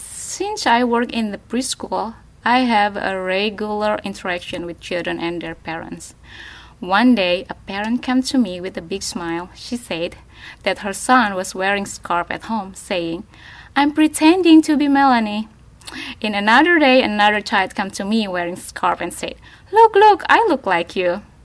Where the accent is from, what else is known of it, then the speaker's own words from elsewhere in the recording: Indonesia; English is a second language; I'm from Indonesia. I grew up in religious family. My father has an Islamic school in my village, and it's called madrasah.